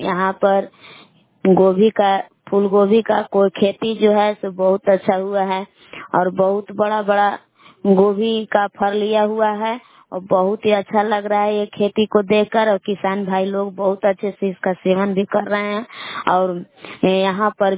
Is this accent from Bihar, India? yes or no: yes; Belaon, Bihar, India; मैं ग्राम बेलाव जिला कैमूर बबुआ के निवासी हूँ।